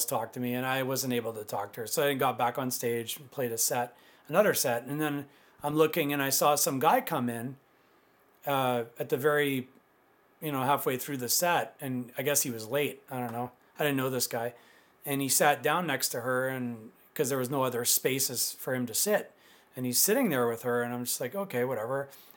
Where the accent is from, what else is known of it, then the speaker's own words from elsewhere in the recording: Manitoba, Canada; I'm from Manitoba, and I'm hungover, right?